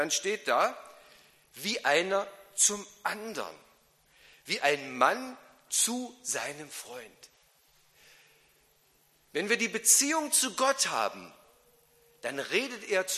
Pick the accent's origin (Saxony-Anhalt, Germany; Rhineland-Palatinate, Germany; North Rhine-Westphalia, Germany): Saxony-Anhalt, Germany; Halberstadt; born there; Ich bin in Halberstadt im Harz geboren oder am Harz. Wunderschöne alte Stadt mit einem Dom und wunderbaren Domschätzen, die zu besichtigen sind.